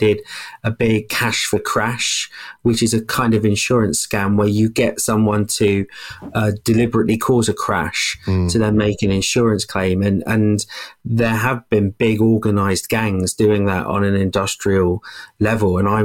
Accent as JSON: {"language": "English", "town": "Deal", "region": "South East England", "country": "United Kingdom", "tie": "born or raised there", "accent": "West Country", "said": "I was born in Bristol, and some people say I have a bit of a West Country burr."}